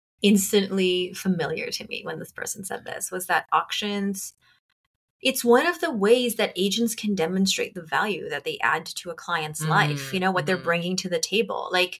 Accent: Arizona, United States; I'm from Arizona. I want books from these two places.

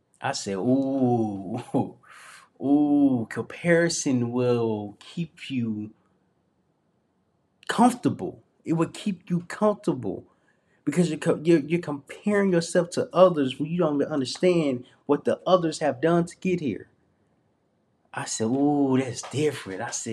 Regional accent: Little Rock, Arkansas, United States; I'm from a small town. I'm from Little Rock, Arkansas.

